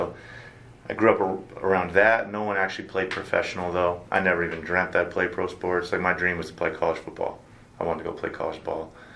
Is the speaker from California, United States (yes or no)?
yes; California, United States; I grew up in Southern California. Soccer's, like, super competitive.